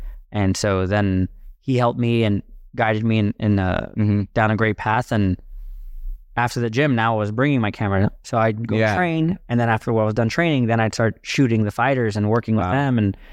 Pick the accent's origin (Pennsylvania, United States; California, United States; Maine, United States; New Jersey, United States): California, United States; Santa Monica; For me, growing up in Santa Monica, it was a melting pot of so many mm-hmm. different people and races and, you know, even financial classes.